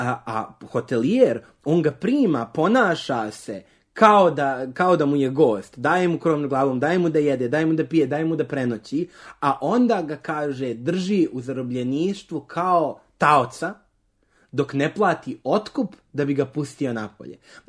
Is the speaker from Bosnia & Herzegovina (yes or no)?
no; Serbia; kada dolazimo mi iz Srbije koji imamo vrlo sličan odnos prema životu